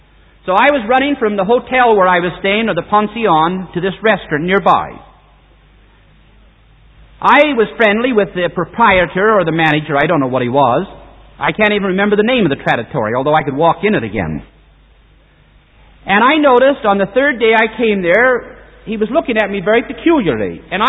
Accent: United States; As an American, I hate communism.

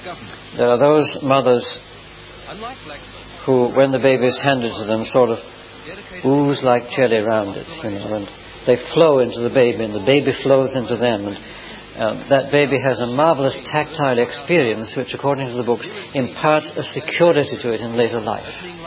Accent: United Kingdom; born or raised there

